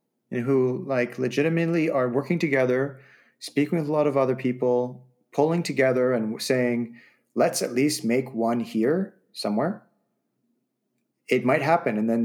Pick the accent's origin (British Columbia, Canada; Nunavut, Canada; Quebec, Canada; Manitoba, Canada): British Columbia, Canada; Vancouver; So I'm coming from Vancouver, in case those of you listening don't know.